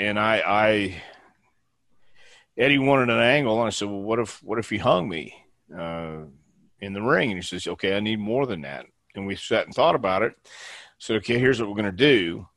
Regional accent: El Paso, Texas, United States; Well, again, I grew up in El Paso, and as a kid, we watched a black and white TV from El Paso Championship Wrestling in the afternoon.

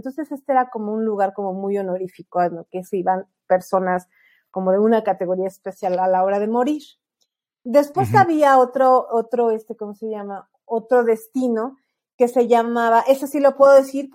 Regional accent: Mexico; creo que como mexicanos nos caracterizamos por festejar, por esta festividad.

